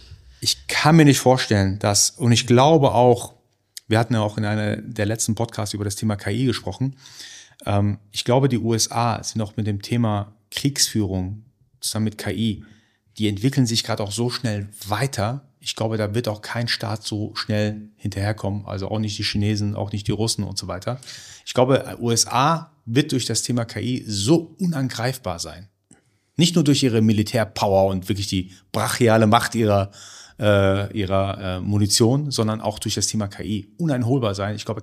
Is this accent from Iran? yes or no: yes; Iran; Also ich als Iraner